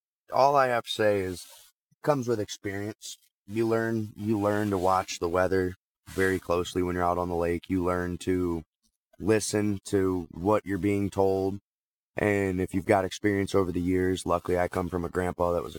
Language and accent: English; Port Clinton, Ohio, United States; now in Fremont, United States; I grew up here in Port Clinton, was raised here until I was about 18, then moved to Fremont and still fish back home, though.